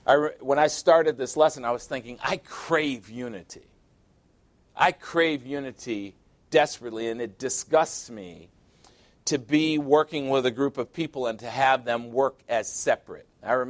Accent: Chicago, Illinois, United States; I'm from Chicago, which is Warsaw, Poland in the United States, 1 million Polish people in Chicago.

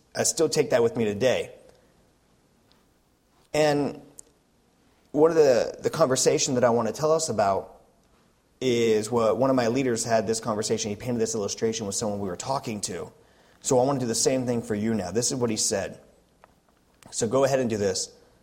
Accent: Oregon, United States; So like I said, I was from Oregon

